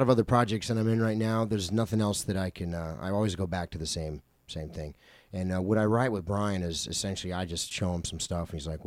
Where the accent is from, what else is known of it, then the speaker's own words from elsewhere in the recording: New Zealand; It started when I grew up in New Zealand, going to a boarding school